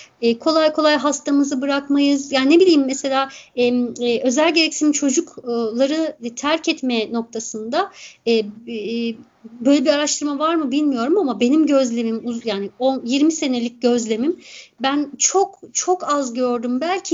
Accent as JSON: {"language": "Turkish", "region": "Ordu", "country": "Turkey", "said": "Ben şimdi kendi memleketimi söyleyeyim. Kimse darılmasın."}